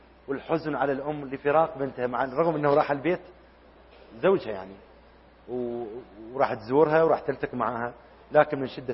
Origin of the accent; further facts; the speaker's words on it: Iraq; moved away as an adult; now in United Arab Emirates; أنا أذكر سافرت من العراق إلى الإمارات